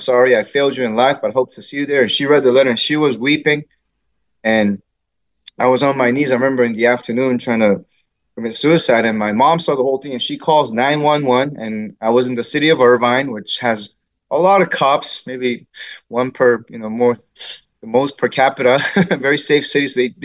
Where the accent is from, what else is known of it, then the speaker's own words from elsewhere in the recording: South Korea; But yeah, I grew up in South Korea with a very a big family, actually, in terms of having lots of aunts and uncles.